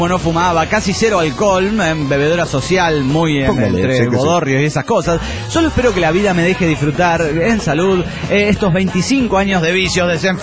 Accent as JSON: {"language": "Spanish", "town": "San Rafael", "region": "Mendoza", "country": "Argentina", "said": "de San Rafael, Mendoza, Argentina."}